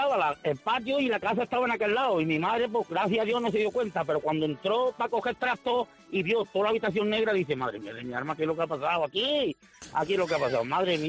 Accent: Linares, Andalusia, Spain; Mi madre tiene una casa de pueblo, soy de Linares.

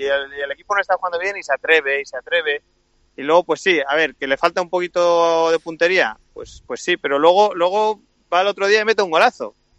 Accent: Spain; now in United States

